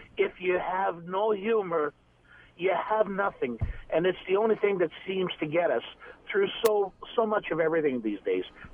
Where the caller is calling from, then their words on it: Newmarket, Ontario, Canada; I'm calling from, I'm on my way to work from Newmarket down to the city on Bayview Avenue, Toronto.